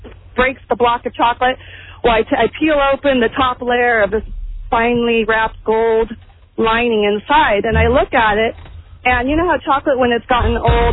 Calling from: Sacramento, California, United States; I'm from Sacramento.

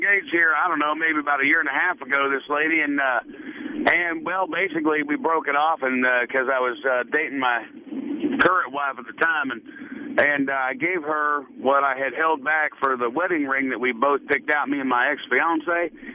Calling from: Wichita, Kansas, United States; Here in Wichita.

